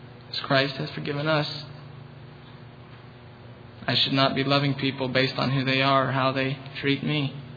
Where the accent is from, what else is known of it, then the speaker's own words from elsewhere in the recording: Dayton, Ohio, United States; I'm from Dayton, Ohio.